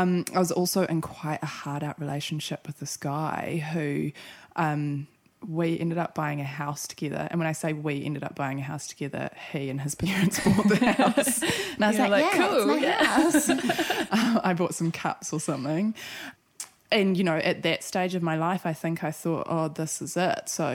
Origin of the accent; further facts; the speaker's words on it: Gisborne, New Zealand; born there; I was born in Gisborne and then my parents lived in a house truck until I was about four. And before I was 16, I think I lived in 20 different houses moving around with them.